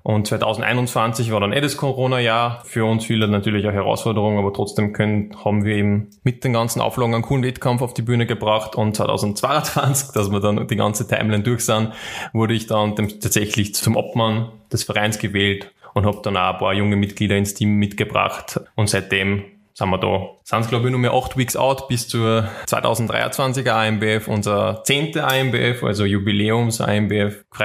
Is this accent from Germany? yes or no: no; Schwertberg, Upper Austria, Austria; und in Schwertberg, also in meiner Heimatstadt.